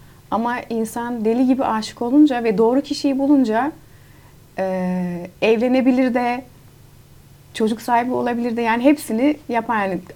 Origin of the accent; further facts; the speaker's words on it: Netherlands; Hollandalıyım ya, annem Hollandalı.